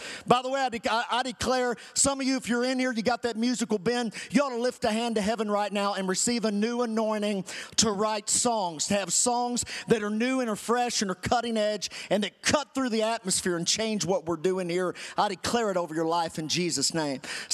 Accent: Kentucky, United States; I don't know about you, but you know I'm from Kentucky already.

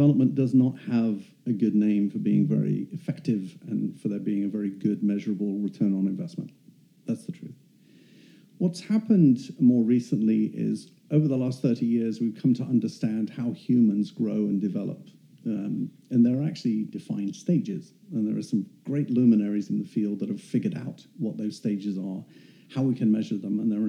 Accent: Texas, United States; accent: Texas; moved away as an adult; And my Texas accent's not got any better since I moved here 5 years ago.

